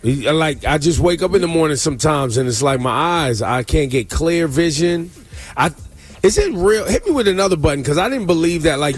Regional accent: Singapore; I'm from Singapore.

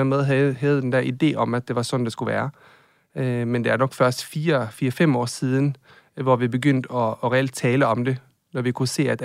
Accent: Norway; Og jeg er 35 år. Jeg er fra Norge.

